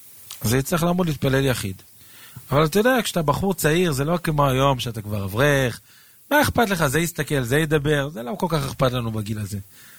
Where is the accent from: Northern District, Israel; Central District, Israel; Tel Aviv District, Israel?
Central District, Israel; Netanya; אני גדלתי כילד בנתניה. נתניה של היום זה לא נתניה של פעם. היה מקום חילוני למהדרין מן המהדרין.